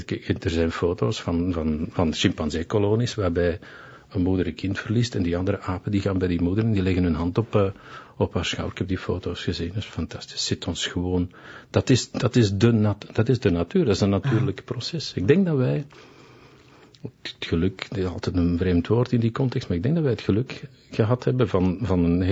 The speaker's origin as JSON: {"language": "Dutch", "region": "Flanders", "country": "Belgium", "said": "man, ik ben een Vlaming, ik doe dat."}